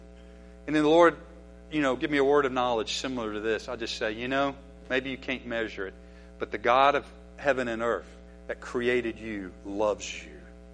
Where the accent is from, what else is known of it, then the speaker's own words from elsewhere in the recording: United States; And so I looked at those a few times just because I'm an American guy.